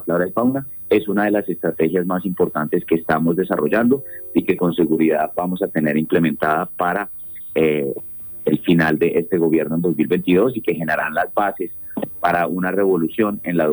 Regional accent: Bogotá, Colombia; los que crecimos en Bogotá estamos rodeados de bosque alto andino y de páramo

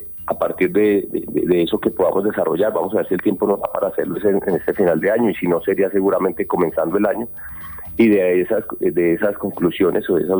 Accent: Guaviare, Colombia; No solamente pues en nuestro caso particular, porque somos de Guaviare

